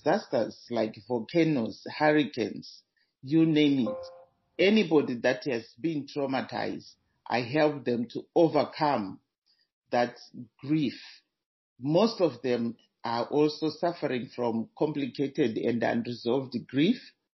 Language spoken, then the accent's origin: English; Zimbabwe; now in Canada; Originally, I'm from Zimbabwe, but now I'm living here in Canada.